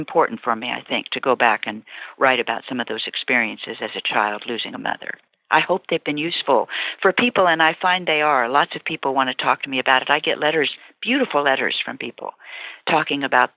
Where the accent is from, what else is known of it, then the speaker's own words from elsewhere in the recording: Kansas, United States; I'm from Kansas, so the Oz books meant a lot to me as a child.